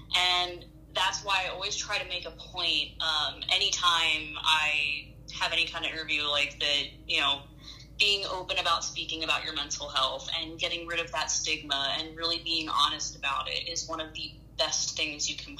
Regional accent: New Jersey, United States; there's no one in my home state of New Jersey that is willing to take care of my case

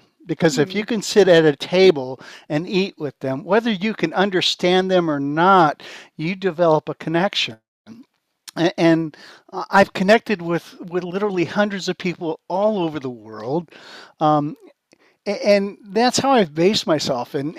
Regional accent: Ohio, United States; I grew up in Eastern United States, a state called Ohio. For all of my pre-adult years, I was born and raised there.

